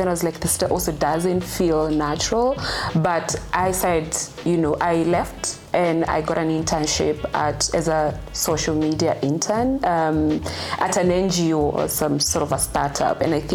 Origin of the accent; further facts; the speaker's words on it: Kenya; So I'm Kenyan, born and raised. I grew up in up country, what we call shags in Kenya. Just basically means you're not born and bred in Nairobi.